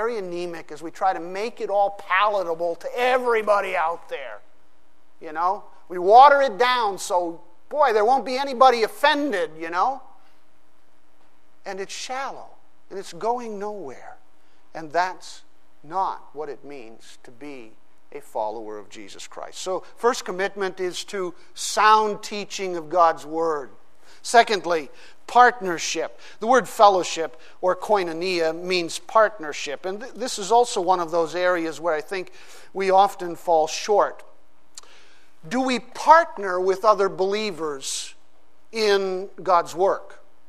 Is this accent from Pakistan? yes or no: yes; Pakistan; When I was growing up in Pakistan, parents, missionaries there in Pakistan